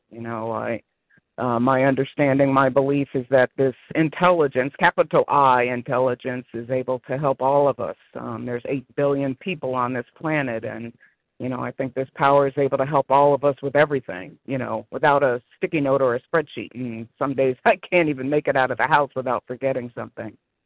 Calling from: Connecticut, United States; I'm calling from Connecticut

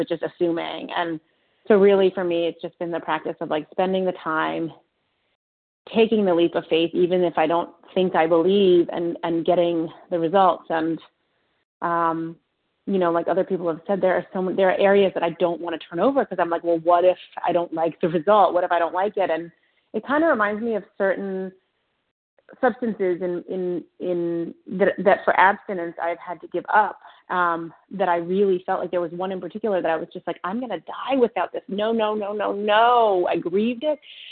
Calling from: New York, United States; I'm calling from New York.

